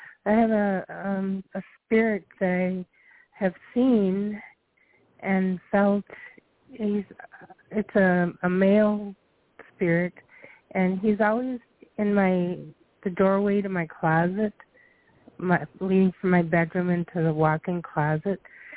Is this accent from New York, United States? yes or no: no; Minnesota, United States; I'm from Minnesota.